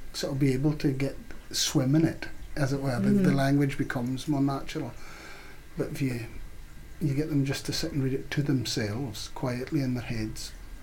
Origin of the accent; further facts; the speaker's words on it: Kirkwall, Scotland, United Kingdom; also born or lived in South Ronaldsay; words like that must have come to me in my early childhood face Sooth Ronaldsey in Orkney, because I grew up in Kirkwall, the metropolis.